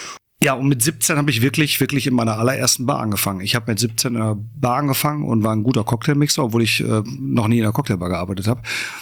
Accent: Bottrop, North Rhine-Westphalia, Germany; In Bottrop im Springfeld.

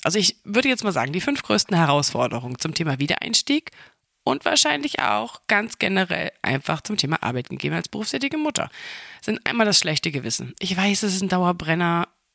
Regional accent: Bavaria, Germany; Ich komme ja aus Franken, da können wir das R richtig rollen.

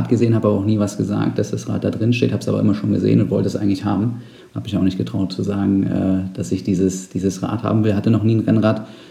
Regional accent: Saxony-Anhalt, Germany; ich komme aus Sachsen-Anhalt ursprünglich

